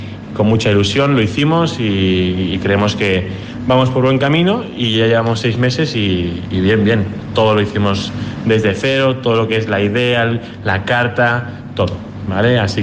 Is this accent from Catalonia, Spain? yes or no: yes; Barcelona, Catalonia, Spain; now in Fuerteventura, Spain; yo de Barcelona, no somos majoreros